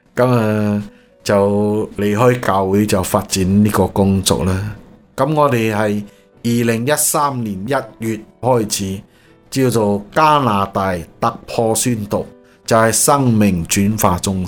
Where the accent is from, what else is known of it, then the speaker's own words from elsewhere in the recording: China; 這个酒喺我哋中国人入边咧就比较冇咁严重吓